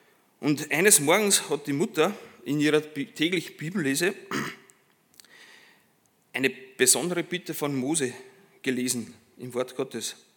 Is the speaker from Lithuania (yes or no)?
no; Ampflwang, Upper Austria, Austria; ich komme aus Ampfelwang.